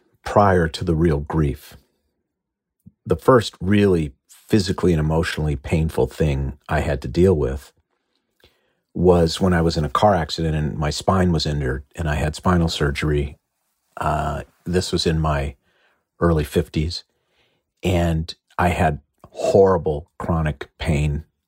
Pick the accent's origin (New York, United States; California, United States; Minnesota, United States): Minnesota, United States; Minneapolis; Because I grew up in Minneapolis and going to Chicago was like going to Paris, you know?